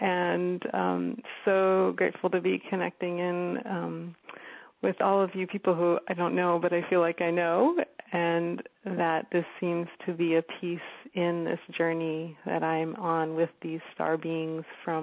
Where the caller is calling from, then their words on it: Hawaii, United States; I'm calling from Hawaii, yeah.